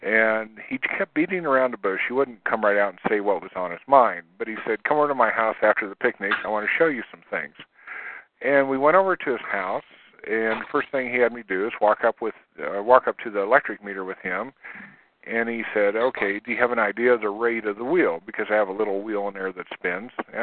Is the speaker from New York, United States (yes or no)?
no; Wichita, Kansas, United States; moved away as an adult; now in Denver, United States; I'm from Wichita, Kansas, and moved to Denver in 1981.